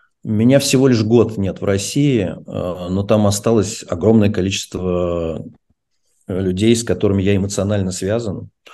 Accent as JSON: {"language": "Russian", "town": "Odesa", "region": "Odesa Oblast", "country": "Ukraine", "tie": "born or raised there", "said": "по отцовской линии, например, мы все с Украины, и я детство проводил в Одессе, и это какая-то другая часть меня, которая мне также важна, поэтому Одесса – это тоже какая-то моя малая родина."}